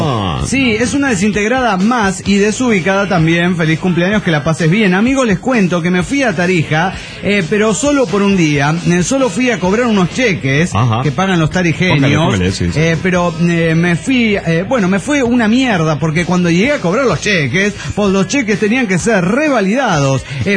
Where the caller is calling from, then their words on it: Mar del Plata, Buenos Aires Province, Argentina; de Mar del Plata, Argentina.